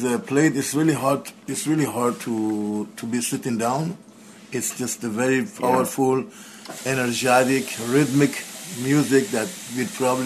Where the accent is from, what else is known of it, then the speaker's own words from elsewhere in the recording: Iran; now in United States; I was born in Iran, and that's where I grew up, and I came to United States in 1973, so I am from Iran. But again, I am not from anywhere. I am from planet Earth.